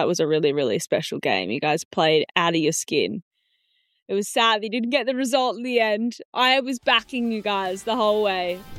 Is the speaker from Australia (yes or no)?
yes; Australia; I'm a big coffee drinker, but I am Australian, so can you blame me?